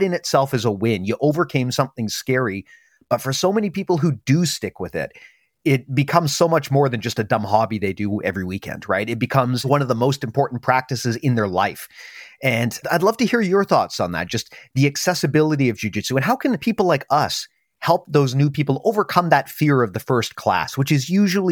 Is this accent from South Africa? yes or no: no; Canada; You know, being a Canadian, hockey's popular here